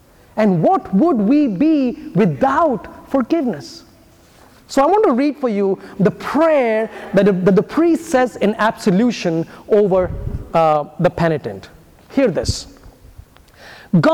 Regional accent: India; first language Hindi; English is a second language; So how cool would it be that I would be speaking in Hindi now, which is my mother tongue, and you would understand it in English?

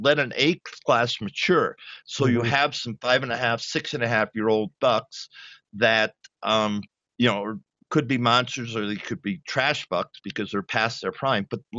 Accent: Massapequa, New York, United States; also born or lived in Rhode Island; yeah, so I grew up kind of where John grew up. I was born in Rhode Island, went to Massapequa High School in Long Island.

